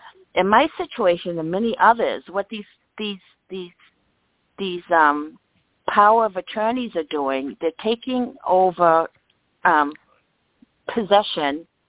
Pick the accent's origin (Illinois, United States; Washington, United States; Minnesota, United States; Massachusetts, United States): Massachusetts, United States; from Massachusetts.